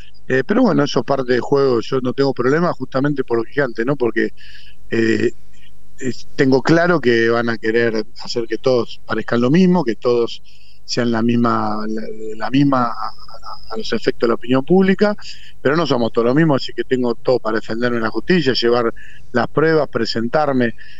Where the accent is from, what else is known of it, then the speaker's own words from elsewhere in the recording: Buenos Aires Province, Argentina; soy bonaerense, vivo en la provincia de Buenos Aires